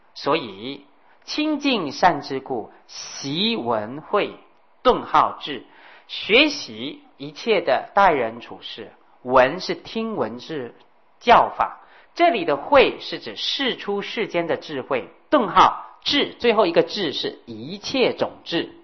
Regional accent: China; 我必须说这样，希望大家不要不高兴，因为我是中国人，我很高兴。

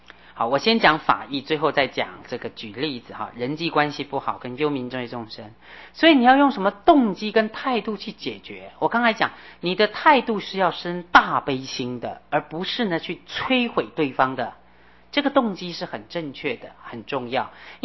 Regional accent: China; 可是我觉得我们中国人还有很多很多的优点

